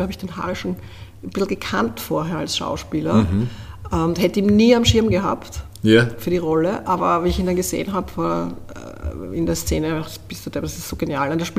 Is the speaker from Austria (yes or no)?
yes; Vienna, Austria; Als Wienerin.